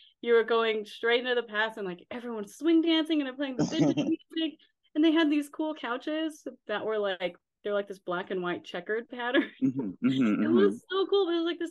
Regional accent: Las Vegas, Nevada, United States; I'm from Las Vegas.

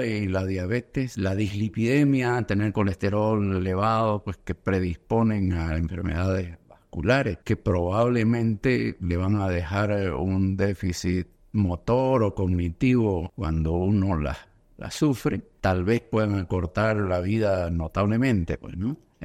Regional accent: Santa Cruz, Bolivia; born there; also born or lived in Argentina; yo nací en Santa Cruz, estudié en el Colegio La Salle, después hice la carrera de medicina en Córdoba, en la Argentina. Volví, como todos en esa época, el año 78

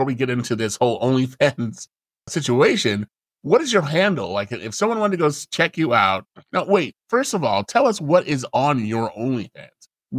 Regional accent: Las Vegas, Nevada, United States; And I should know because I am from Las Vegas, born and raised.

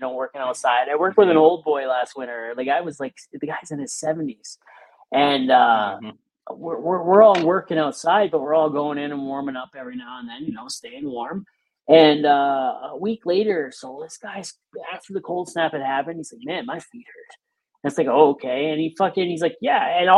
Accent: Hamilton, Ontario, Canada; I'm from Hamilton, Ontario, Canada. I'm out near Toronto.

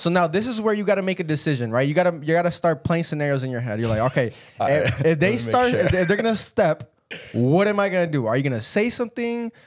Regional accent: Atlanta, Georgia, United States; We are from Atlanta, dude, dead ass, dude.

